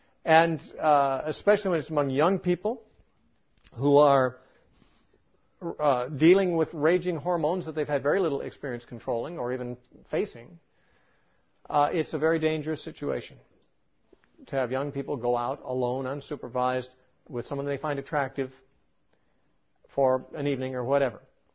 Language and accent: English; California, United States; Maybe I'm just a Californian, and you're an Idahoan.